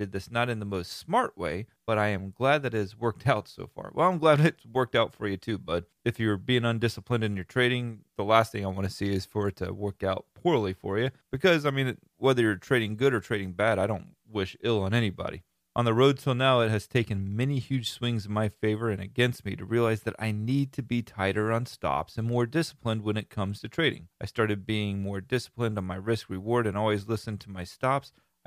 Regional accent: Florida, United States; I give them a good Florida redneck name, being that I am from Florida and live in Florida.

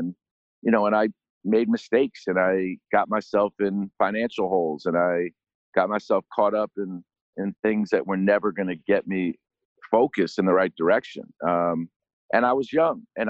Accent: New York, United States; this kind of fast-paced, exciting life that growing up in New York, I was exposed

